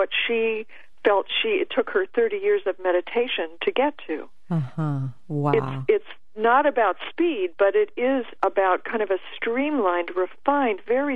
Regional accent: Seattle, Washington, United States; I'm so excited to come back, because that used to be my hometown.

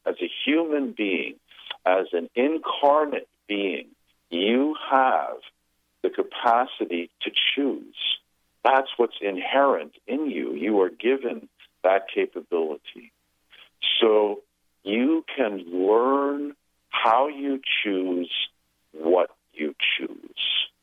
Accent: New York, United States; And so I grew up in New York in the ad business in the 60s.

